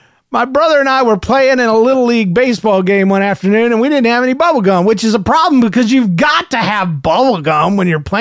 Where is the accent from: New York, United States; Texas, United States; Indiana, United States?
Indiana, United States; I tell you, I'm from Indiana, and the bees are bad to the bone, but not to me.